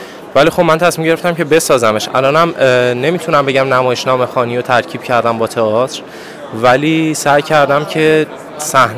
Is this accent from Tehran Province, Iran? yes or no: no; Isfahan, Iran; ببینید، متاسفانه من اصفهانی هستم و توی اصفهان ما قانون ارشاد جداگانه داریم